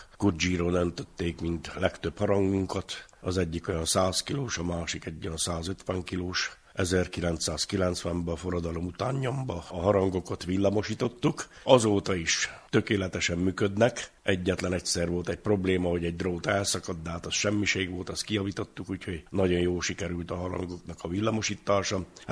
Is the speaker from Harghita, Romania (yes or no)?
no; Covasna, Romania; Származásilag háromszéki vagyok